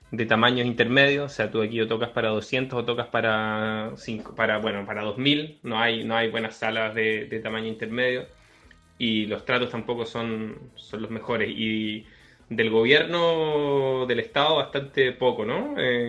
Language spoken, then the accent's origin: Spanish; Valdivia, Los Ríos, Chile; hemos estado tocando en Valdivia, de donde yo soy, saludos a Valdivia.